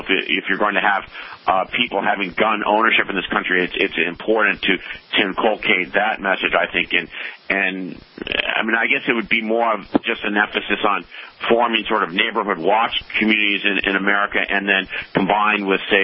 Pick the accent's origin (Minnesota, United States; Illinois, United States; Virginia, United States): Minnesota, United States; Minneapolis; also born or lived in Northfield; where I used to grow up in Northfield, Minnesota. I grew up in Minneapolis